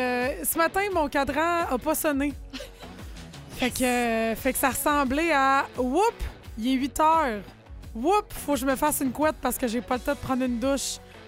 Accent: Quebec, Canada

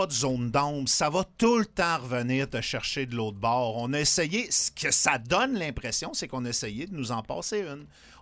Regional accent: Quebec City, Quebec, Canada; J'ai grandi à Québec à une certaine époque

